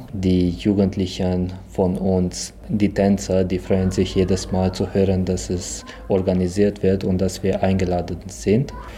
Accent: Bihor, Romania; Wir sind aus Nord-Siebenbürgen, wie ich sagte, und in Nord-Siebenbürgen haben wir auch verschiedene Veranstaltungen, zum Beispiel Kreis Biha, woher ich komme.

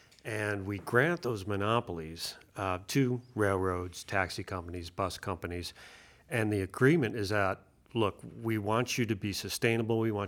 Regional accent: Cleveland, Ohio, United States; born there; moved away as an adult; now in Montana, United States; I was born in Cleveland, Ohio, which, like I said, I didn't have a choice. It was cold, gray, and violent, and I came out here when I was 19 years old

